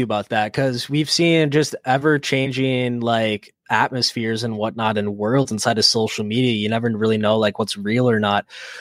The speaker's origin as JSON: {"language": "English", "country": "United States", "said": "Yeah, I was going to say, Sam, we're U.S. We're not Canadian here, so I don't fucking know."}